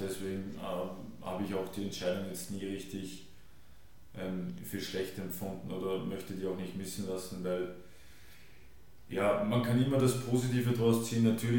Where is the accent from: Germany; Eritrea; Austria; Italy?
Austria; Die Wiener sowieso ein spezielles Volk bei uns in Österreich gefühlt.